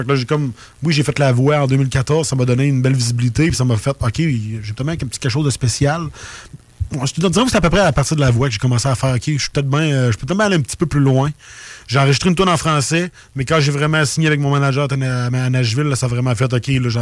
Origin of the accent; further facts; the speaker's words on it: Quebec, Canada; je suis un beauceron natif initialement de la région de la Mégantique.